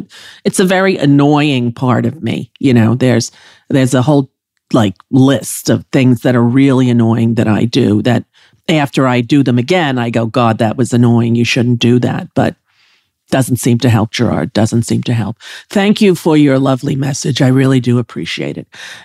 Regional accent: New York, United States; accent: New York; he was horrified by my New York accent that you love so much.

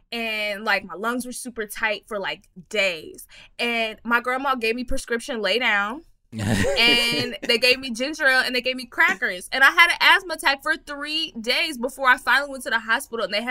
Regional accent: Texas, United States; I'm from Texas.

